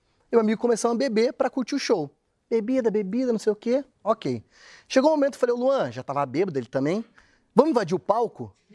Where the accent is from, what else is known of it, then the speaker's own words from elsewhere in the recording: Curitiba, Paraná, Brazil; moved away as an adult; now in Rio de Janeiro, Brazil; Sou de Curitiba, em 2010 vim morar no Rio de Janeiro, né?